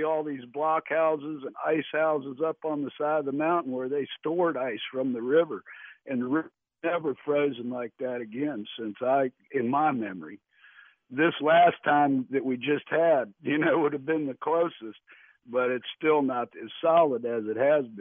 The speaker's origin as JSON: {"language": "English", "town": "New Market", "region": "Virginia", "country": "United States", "tie": "born or raised there", "said": "Yeah, I'm 55 years old. I grew up in Newmark. I remember ice skating on the river to Timberville."}